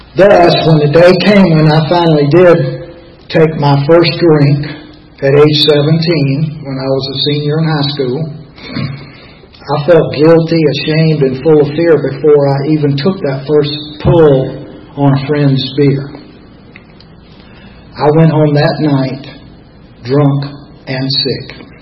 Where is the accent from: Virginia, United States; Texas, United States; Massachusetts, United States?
Virginia, United States; Richmond; I grew up in Richmond, Virginia. My father was a preacher and a professor of theology at a Presbyterian seminary.